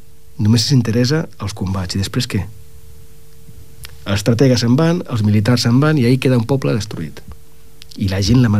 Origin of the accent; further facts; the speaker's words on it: Ripollet, Catalonia, Spain; now in Barcelona, Spain; Encara sóc de Ripollet, encara ho sóc.